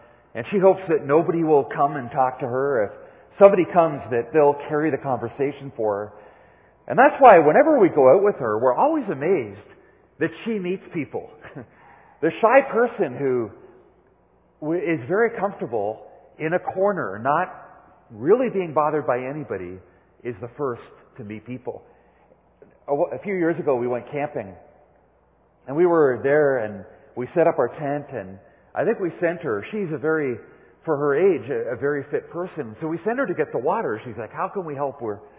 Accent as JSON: {"language": "English", "country": "South Africa", "said": "We're both from South Africa."}